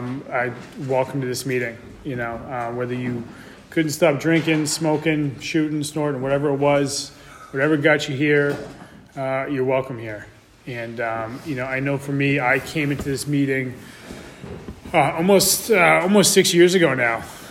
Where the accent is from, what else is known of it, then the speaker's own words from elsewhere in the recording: New Hampshire, United States; now in Cape Cod, United States; When I'm originally from New Hampshire, when I came down to when I came to the Cape